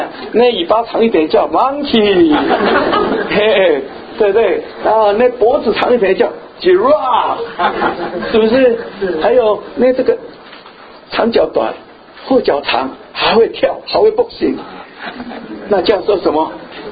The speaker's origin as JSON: {"language": "Chinese", "country": "China", "said": "人虽然像我们中国人啊"}